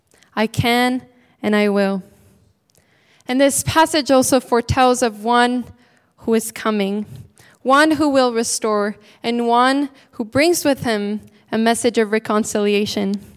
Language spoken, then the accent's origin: English; Switzerland; Actually, I'm from Switzerland, if some of you don't know, but they're back to being only able to meet with 10 people.